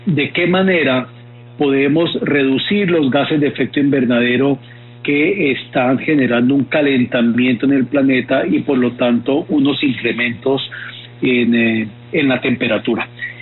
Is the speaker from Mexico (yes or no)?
no; Colombia; Entonces la pregunta que debemos hacernos como colombianos es si, contando con este recurso en el subsuelo